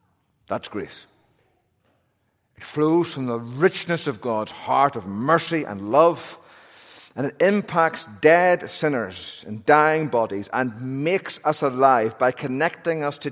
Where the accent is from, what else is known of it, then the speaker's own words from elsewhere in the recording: Belfast, Northern Ireland, United Kingdom; a real taste of my childhood growing up in Belfast.